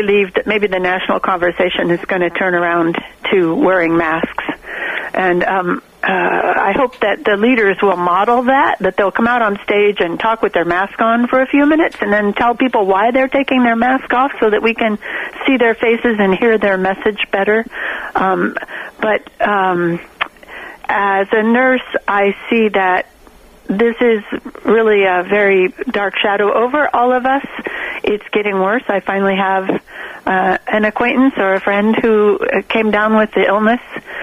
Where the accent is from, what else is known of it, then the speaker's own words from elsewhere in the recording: Sacramento, California, United States; Well, I'm 72 years old. I grew up in Sacramento. Television was new when I was young.